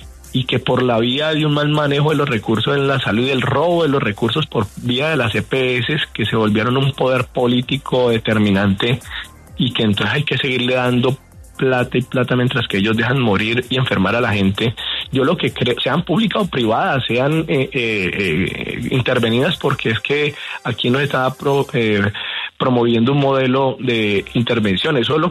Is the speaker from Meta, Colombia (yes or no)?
no; Valle del Cauca, Colombia; Precisamente yo soy del Valle del Cauca